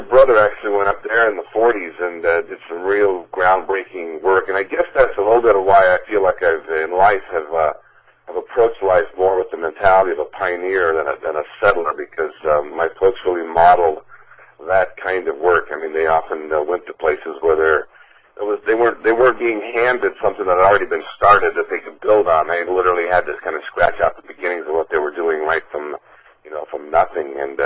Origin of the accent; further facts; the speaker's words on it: Alaska, United States; born there; I was born in Alaska. My mom and dad were missionaries